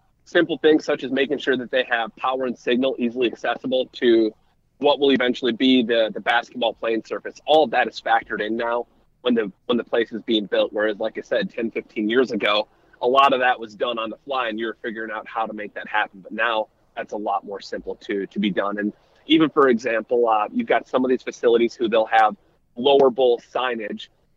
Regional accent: Charlotte, North Carolina, United States; And then last year had the opportunity in my hometown of Charlotte to catch the first ever 16 seed beating a one seed.

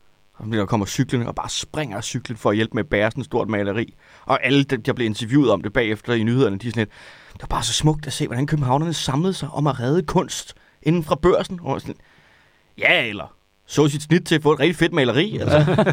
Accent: Copenhagen, Capital Region of Denmark, Denmark; Jeg er også københavner.

